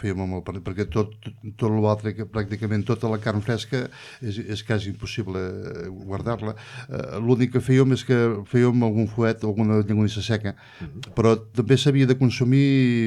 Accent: L'Espluga de Francolí, Catalonia, Spain; also born or lived in Reus; jo vaig néixer a Reus, perquè en aquell moment un anava a néixer a Reus, però sí, sí, tret d'haver nascut a Reus, sempre he viscut a l'Espluga, tret d'alguna temporadeta

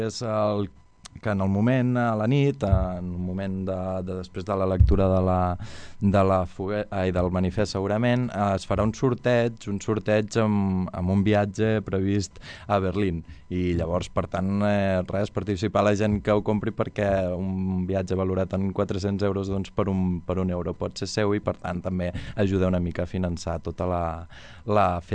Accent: Catalonia, Spain; ja no només com a catalans

